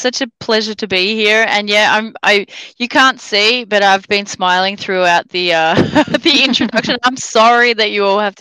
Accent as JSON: {"language": "English", "country": "Australia", "accent": "Australian", "said": "Australia."}